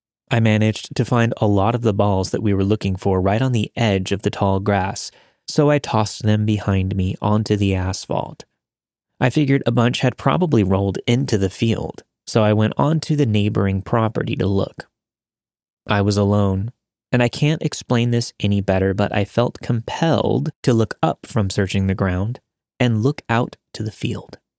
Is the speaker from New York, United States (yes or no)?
yes; New York, United States; I grew up in Long Island, New York.